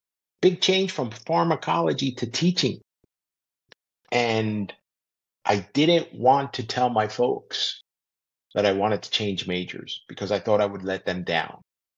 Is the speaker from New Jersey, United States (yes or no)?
yes; Newark, New Jersey, United States; born there; So I was born in Newark, New Jersey, in the 1960s. So the gray hair is real.